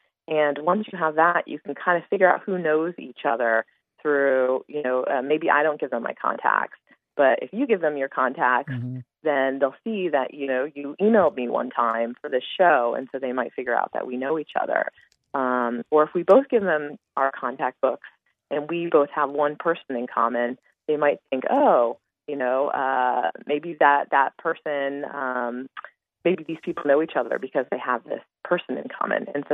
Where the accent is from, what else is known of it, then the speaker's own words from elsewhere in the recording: Florida, United States; And I grew up in Florida, but my family's originally from Ohio